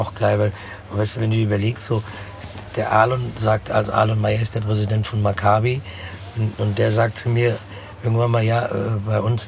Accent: Frankfurt, Hesse, Germany; ich sag ja, ich bin Frankfurter jetzt halt einfach, ne? Ich bin kein, ich sag das eher, als dass ich sage, dass ich Deutscher bin. Ich bin einfach Frankfurter.

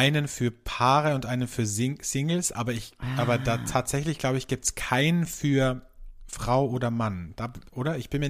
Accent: Austria; Bei uns in Österreich

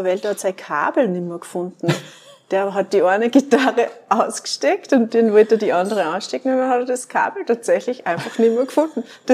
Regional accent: Gulsern, Upper Austria, Austria; Nein, ich bin eigentlich aus Gulsern.

